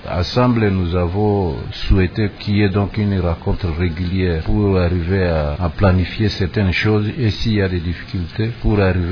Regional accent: DR Congo; Si réellement nous sommes des Congolais qui aimons notre pays, nous devons accompagner le gouvernement dans ses actions en rapport avec le développement.

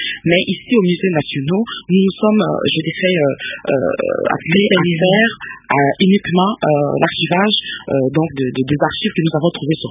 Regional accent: DR Congo; la République démocratique du Congo, qui est mon pays d'origine

